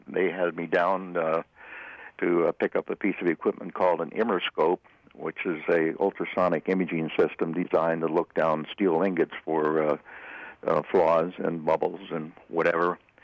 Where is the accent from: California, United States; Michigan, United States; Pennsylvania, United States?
Pennsylvania, United States; Wilkes-Barre; As you mentioned, I was born in Wilkes-Barre, 1935, and just lived just barely on the right side of the tracks.